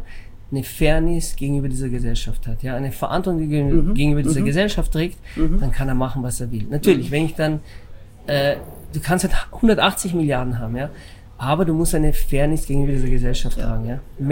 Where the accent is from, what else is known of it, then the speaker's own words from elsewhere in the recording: Italy; German is a second language; moved away as an adult; now in Germany; Nach ungefähr, glaube ich, 30 Jahren, wo ich hier bin, habe ich kein Wahlrecht. Aber durch den, dass ich eben italienischer Staatsbürger bi